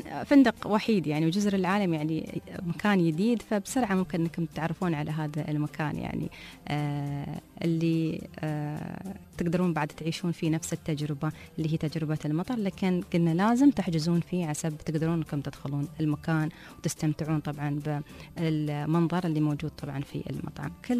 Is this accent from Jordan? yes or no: no; United Arab Emirates